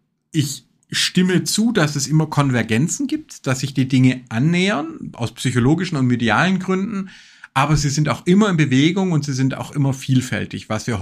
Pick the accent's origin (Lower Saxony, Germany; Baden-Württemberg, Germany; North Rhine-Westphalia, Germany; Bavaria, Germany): Baden-Württemberg, Germany; Sielmingen; Das ist auch noch bei in Silmingen, wo ich aufgewachsen bin